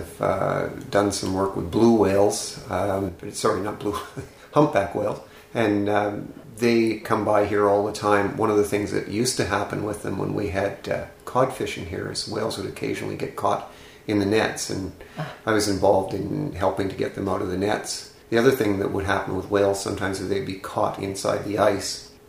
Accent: Kapuskasing, Ontario, Canada; I grew up in northern Ontario in a place called Kapuskasing, and I went to school at the University of Guelph in southern Ontario.

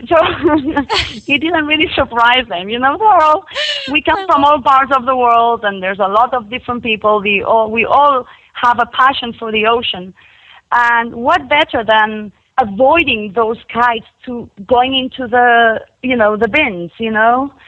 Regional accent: Delray Beach, Florida, United States; Yes, in Florida, in Delray Beach.

